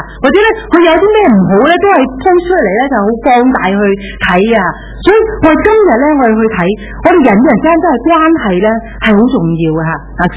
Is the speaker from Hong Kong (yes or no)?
yes; Hong Kong; 如果我们只是说我们香港什么核心价值，我们香港人的什么精神呢